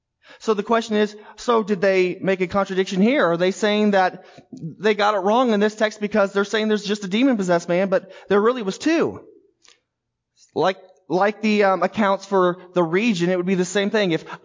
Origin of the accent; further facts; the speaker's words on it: Carterville, Illinois, United States; I'm from Carterville. But then there's also certain times where I've said I'm from Southern Illinois. Or I might even say I'm from Carbondale or from Southern Illinois University.